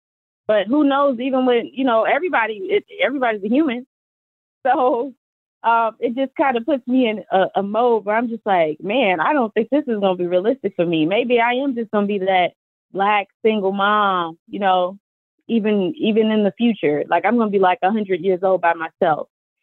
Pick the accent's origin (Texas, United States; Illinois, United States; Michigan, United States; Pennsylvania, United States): Illinois, United States; Chicago; I'm a single mom. I'm from Chicago